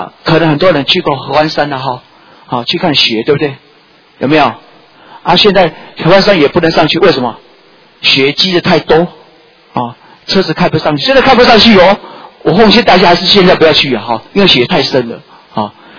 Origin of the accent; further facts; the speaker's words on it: Taiwan; now in Chicago, United States; 然后开车去教会我们台湾人的教会查经